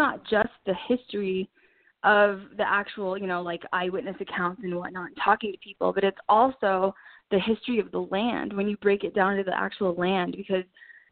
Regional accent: Colorado, United States; now in Las Vegas, United States; I'm from Colorado. I'm a Colorado native, so I grew up there. I actually moved to Vegas about 3 years ago.

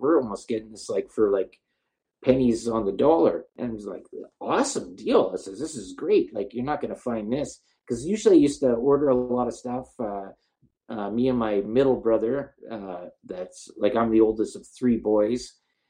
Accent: Los Angeles, California, United States; born there; I was born in East LA, never

